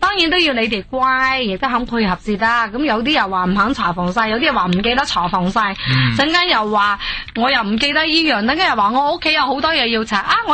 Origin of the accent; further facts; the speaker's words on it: China; 佢嗰种皮肤咧，就系我哋中国人男女都好羡慕嗰种白里透红